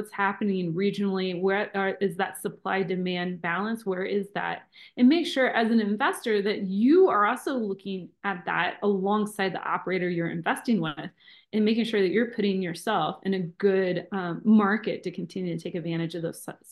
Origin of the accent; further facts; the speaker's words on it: Colorado, United States; I'll also invest in my home state, Colorado.